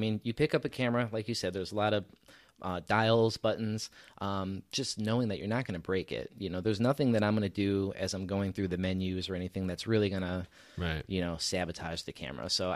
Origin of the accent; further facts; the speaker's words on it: Hammond, Indiana, United States; I'm from Hammond, so Hammond's kind of like a special place to me.